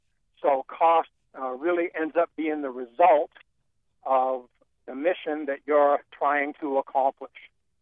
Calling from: Maine, United States; I'm calling from Maine

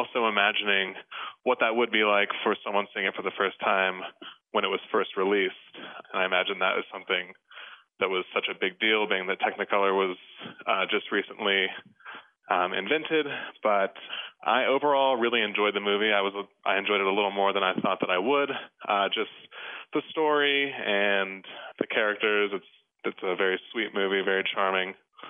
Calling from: Denver, Colorado, United States; I'm calling from Denver, Colorado. I'm 29 years old

